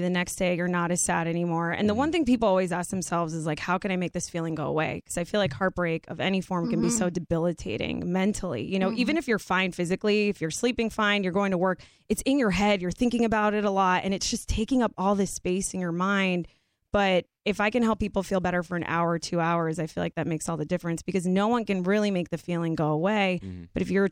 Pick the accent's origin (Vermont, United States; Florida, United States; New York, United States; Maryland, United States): Florida, United States; because I was just from South Florida, where, you grow up in your group of friends, your environment.